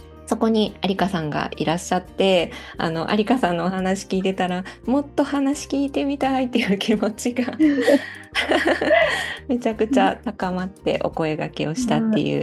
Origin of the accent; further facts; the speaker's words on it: Osaka, Japan; now in Matsumoto, Japan; 私も大阪で、で有香さんがこう関西、うん、風にお話しされるから私も今日はちょっと関西弁混じりで話していくような感じになるかもしれないです